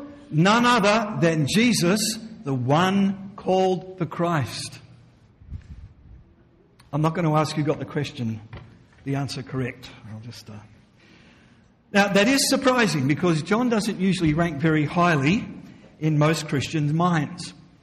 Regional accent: Australia; Now remember, I'm Australian

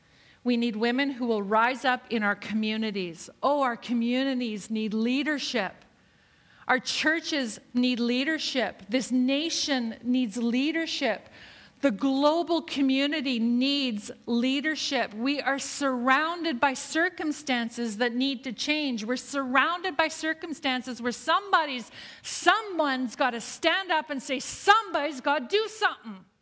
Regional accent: Canada; And really, as women, that really holds us back from leadership hugely. We're women and we're Canadian.

